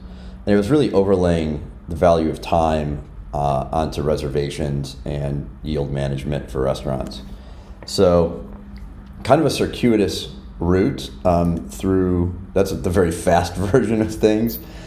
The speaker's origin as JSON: {"language": "English", "town": "Chicago", "region": "Illinois", "country": "United States", "said": "And I'm from Chicago. So if you're from Chicago, you know folks who did that, because back then it was probably employed 40,000 traders."}